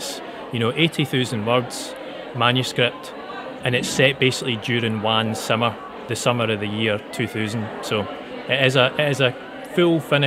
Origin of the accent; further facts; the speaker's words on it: Scotland, United Kingdom; my childhood growing up in Ayrshire, round about 1999 and the turn of the millennium, when I was just a wean 11-year-old, 12-year-old